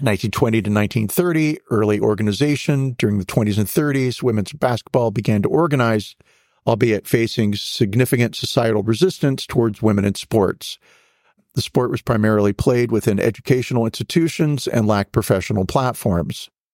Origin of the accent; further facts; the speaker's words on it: North Carolina, United States; And I'm from North Carolina enough to know that when I see two A's together, it's pronounced double A and not AA.